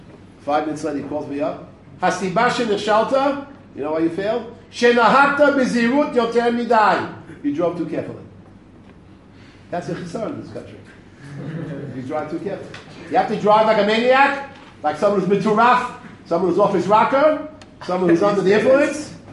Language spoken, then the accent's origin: English; New York, United States; I come from New York. We know it.